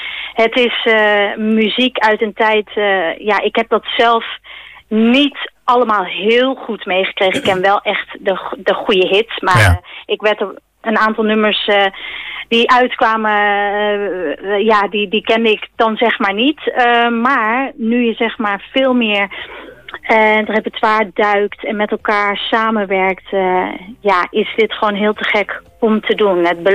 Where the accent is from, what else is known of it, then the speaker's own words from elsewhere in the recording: Netherlands; Ook omdat ik als Nederlandse vrouw met Molukse bloed, dat door mijn aderen stroomt, heel bijzonder is om tijdens zo'n dag stil te mogen staan.